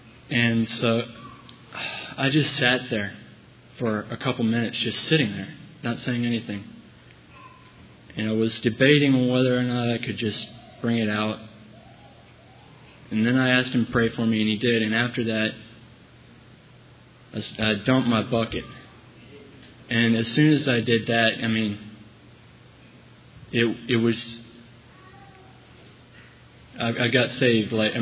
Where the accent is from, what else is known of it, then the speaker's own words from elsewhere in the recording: Amherst, Virginia, United States; I'm from Amherst, Virginia, and I'm 17 years old. Well, I was raised in a very godly family